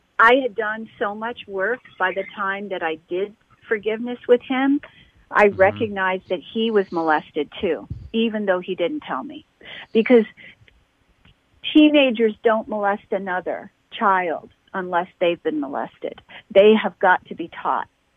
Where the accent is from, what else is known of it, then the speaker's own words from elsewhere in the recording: Toronto, Ontario, Canada; born there; Well, I was born in Toronto, Ontario. I'm Canadian.